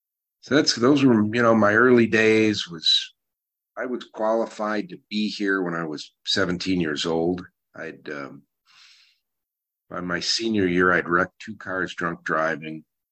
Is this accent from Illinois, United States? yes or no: yes; Chicago, Illinois, United States; You know, I grew up in the Chicago area, Chicago, Illinois, USA, and kind of an interesting background.